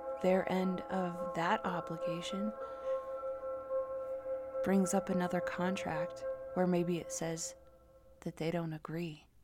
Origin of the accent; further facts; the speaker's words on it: United States; I speak as an American from America.